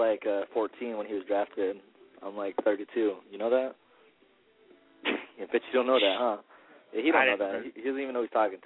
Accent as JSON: {"language": "English", "region": "Hawaii", "country": "United States", "said": "I hate that I can't say it, and I'm Hawaiian."}